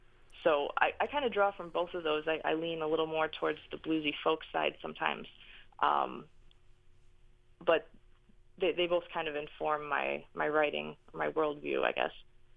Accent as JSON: {"language": "English", "region": "Illinois", "country": "United States", "said": "And I'm from Lake County, northwest of Chicago, and my dad is a farmer"}